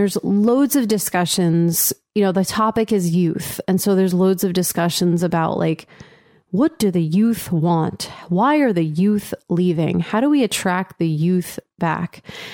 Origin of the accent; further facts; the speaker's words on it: New Jersey, United States; also born or lived in Pittsburgh; now in Texas, United States; So we've been here in Texas 5.5 years. And I grew up in Jersey and we lived in Pittsburgh for 12 or 13 years or something.